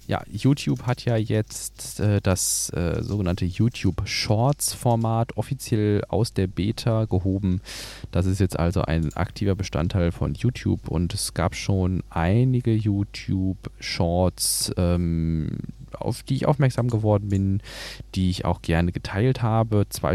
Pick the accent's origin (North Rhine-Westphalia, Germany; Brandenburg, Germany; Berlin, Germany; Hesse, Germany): North Rhine-Westphalia, Germany